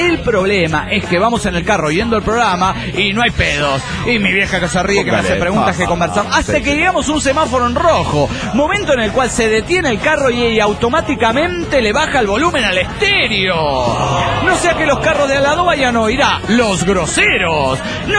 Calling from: Pucallpa, Ucayali, Peru; vivo en un lugar muy alejado del centro de Pucallpa, exactamente a 15 kilómetros de Pucallpa

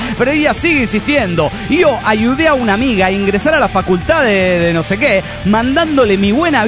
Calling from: Pasto, Nariño, Colombia; A los putazos en Colombia nos reconocen enseguida por nuestro hablado o nos confunden con ecuatorianos, pero en un paseo con mis amigos a Cartagena nos confundieron varias veces con mexicanos

